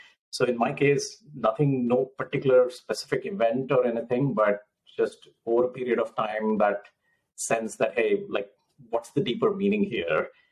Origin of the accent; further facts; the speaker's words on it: India; growing up in India